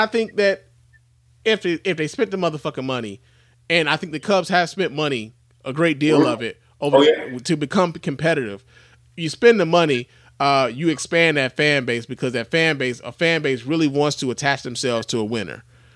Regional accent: Chicago, Illinois, United States; from the time I was little, it was White Sox because I was from the South Side.

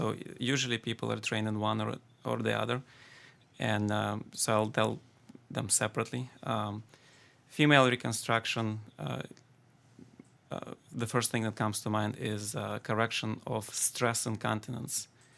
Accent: Ukraine; English is a second language; also born or lived in Detroit; now in Syracuse, United States; But originally, I'm from Ukraine, as you can hear from the accent. I moved with my family to Detroit in 1994.

